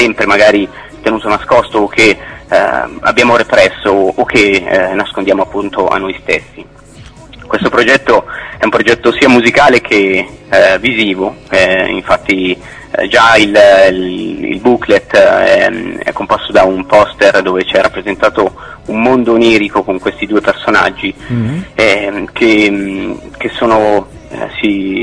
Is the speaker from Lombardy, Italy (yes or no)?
yes; Lombardy, Italy; now in Albano Laziale, Italy; sono originario della Brianza, quindi diciamo che ho due avamposti e vivo ad Albano Laziale, vicino a Roma, ecco.